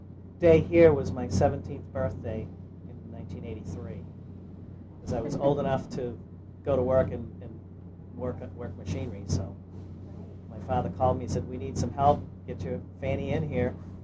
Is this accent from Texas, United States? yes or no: no; Paris, Maine, United States; It was a nice place to grow up. I grew up on Paris Hill, and it was a nice, close-knit community.